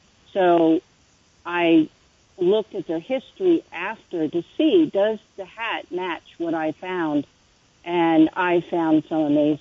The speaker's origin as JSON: {"language": "English", "region": "Maryland", "country": "United States", "tie": "born or raised there", "also_born_or_lived": "Pennsylvania", "said": "I live in Maryland. I've lived in Maryland all my life. I was born in Pennsylvania, but been in Maryland most of the time."}